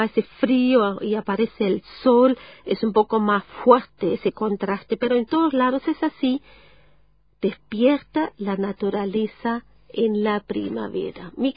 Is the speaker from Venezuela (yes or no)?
no; Germany; born there; Spanish is a second language; yo soy extranjera, ya se dan cuenta que el español no es mi idioma materno, nací en Alemania.